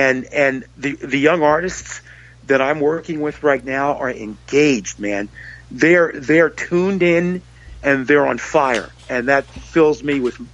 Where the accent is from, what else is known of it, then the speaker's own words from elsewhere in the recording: Fairbanks, Alaska, United States; also born or lived in Pennsylvania; I was born in Pennsylvania, but the family moved to Alaska during my childhood because my dad worked for the government, for the Ballistic Missile Early Warning System, radar sites up in Fairbanks, Alaska.